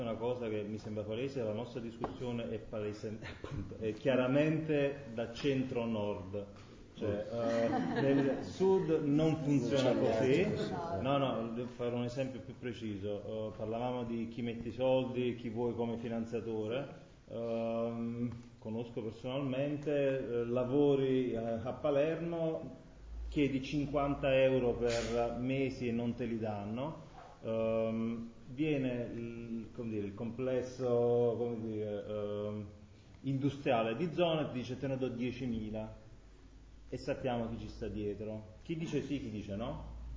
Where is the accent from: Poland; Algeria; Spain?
Poland; Italian is a second language; e io sono polacco, cioè quindi non è un discorso interessante